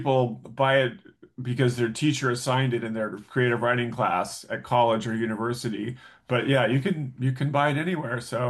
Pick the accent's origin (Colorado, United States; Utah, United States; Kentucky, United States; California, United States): California, United States; And then I ended up back in my home state of California.